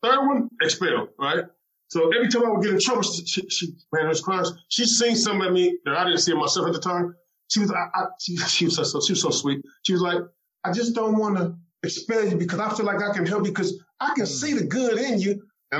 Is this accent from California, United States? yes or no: yes; California, United States; growing up, we've been there my whole life. I was born in 69, and I was born right there in California, same area.